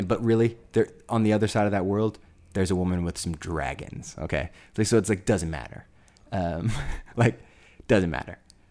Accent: Sacramento, California, United States; also born or lived in Bay Area; I was born in the Bay Area. That's where I'm from originally. I was just a little kid, a baby when I moved to Sacramento.

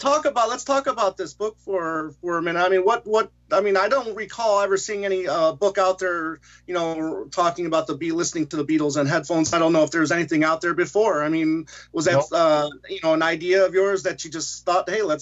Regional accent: Michigan, United States; Growing up in Michigan myself, became a pretty big Red Wing fan.

